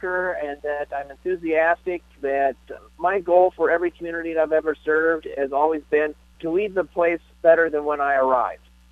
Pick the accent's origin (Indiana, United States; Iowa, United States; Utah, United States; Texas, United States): Iowa, United States; Well, I think that the opportunity to once again be back in my home state was a big draw.